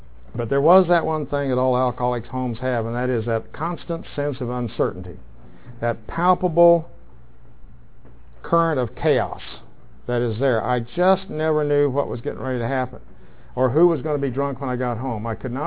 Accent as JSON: {"language": "English", "town": "Wichita", "region": "Kansas", "country": "United States", "tie": "born or raised there", "said": "I was born in Wichita, Kansas. That's my hometown."}